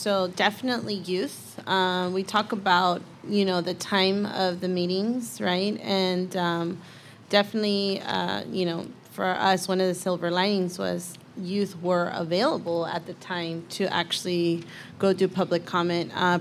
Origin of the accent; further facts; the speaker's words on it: Los Angeles, California, United States; growing up in Koreatown, being the daughter of immigrants